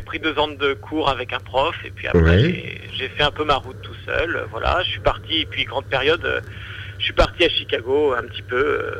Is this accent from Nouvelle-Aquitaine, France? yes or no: no; Paris, Île-de-France, France; Donc, arriver comme ça en tant que Parisien, essayer de jouer